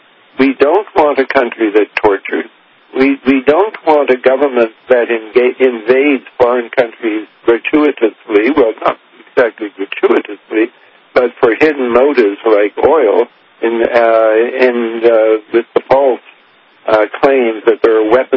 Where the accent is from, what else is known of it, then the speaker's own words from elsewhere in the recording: Canada; I say this as a Canadian, but I feel loyal to America, the country.